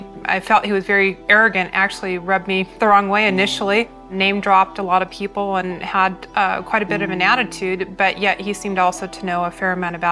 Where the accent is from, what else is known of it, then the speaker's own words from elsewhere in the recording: Bellevue, Washington, United States; also born or lived in California; I was born in California and then moved when I was very young to Bellevue, Washington. I went to junior high and high school there